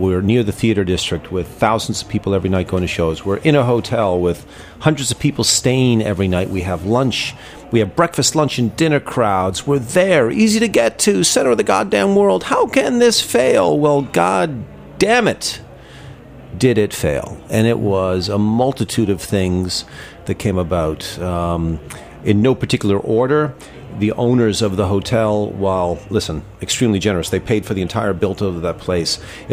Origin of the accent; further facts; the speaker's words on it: Toronto, Ontario, Canada; It was me reverting back to where I grew up in Toronto at a formal Italian restaurant.